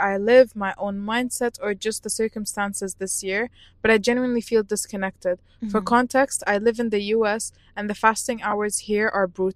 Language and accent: English; Egypt; yes, we are in a Muslim country, but it's not like my home country. Like, it's not like Egypt.